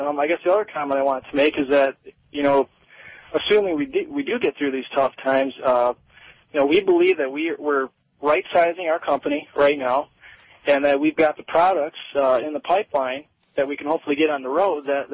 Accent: St. Clair Shores, Michigan, United States; Actually, I'm from St. Clair Shores, not St. Clair.

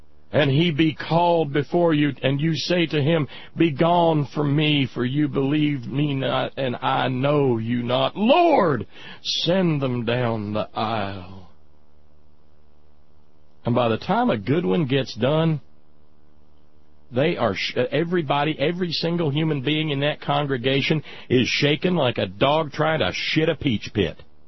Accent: Palmdale, California, United States; also born or lived in Lancaster; Did I mention I'm actually from the Antelope Valley area? Palmdale, then Lancaster?

